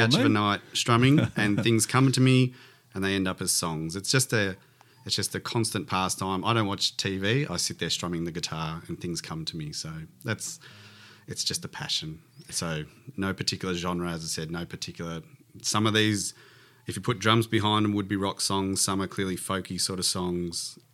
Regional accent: Melbourne, Victoria, Australia; I'm out in the eastern suburbs. I've always been out in the eastern suburbs. So I grew up in Croydon Hills and still live out Chenside Park sort of area.

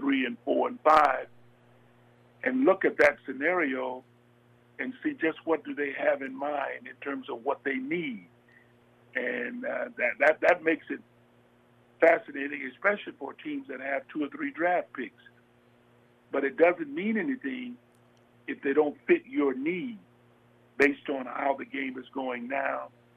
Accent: Michigan, United States; and I was from Michigan, and away I went to New York.

